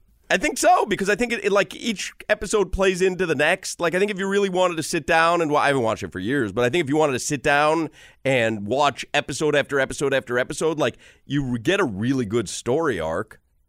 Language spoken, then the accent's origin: English; Highland Park, Illinois, United States; Highland Park.